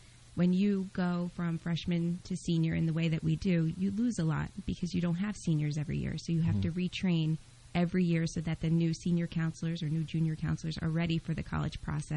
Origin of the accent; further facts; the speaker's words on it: Tuckerton, New Jersey, United States; I took a job at my hometown in Tuckerton, a Pinelands Regional, for 2 years.